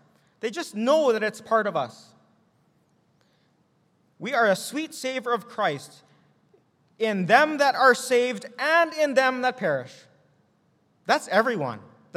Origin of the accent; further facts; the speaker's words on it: Manitoba, Canada; That's how we do things in Manitoba. And why? Because we're from Manitoba.